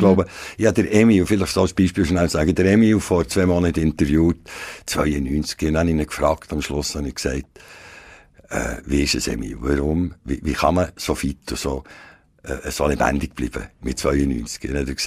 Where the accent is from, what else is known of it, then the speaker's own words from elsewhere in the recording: Bern, Switzerland; now in Biel, Switzerland; fast 30 Jahre Biel, oder? Ich sage, ohne nicht gebürtiger Bieler bin. Linzer, aber ich bin Seeländer